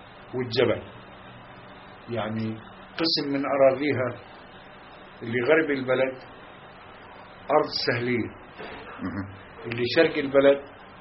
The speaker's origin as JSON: {"language": "Arabic", "town": "Deir al-Dubban", "region": "Hebron Governorate", "country": "Palestine", "said": "بس احنا مغاربة الخليل."}